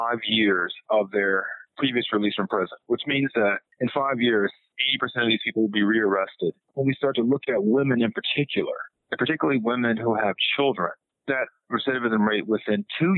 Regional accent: Delhi, Louisiana, United States; born there; And I was born in Delhi, Louisiana, which is a small town of like a square mile. It literally has two stoplights. And I moved from there to Los Angeles.

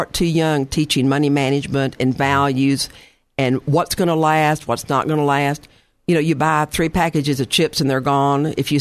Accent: the South, United States; because I am from the South, I think it's important to write thank you notes.

